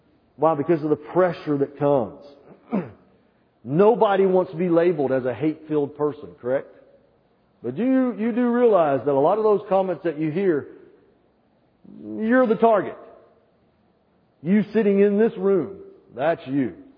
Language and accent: English; the South, United States; I'm from the South. We rebelled against the rebellion.